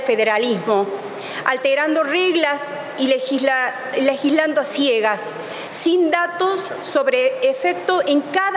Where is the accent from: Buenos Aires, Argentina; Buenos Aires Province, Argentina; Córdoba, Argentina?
Córdoba, Argentina; decir que como cordobesa claramente se trata de una iniciativa inconstitucional que desconoce la realidad productiva de mi provincia.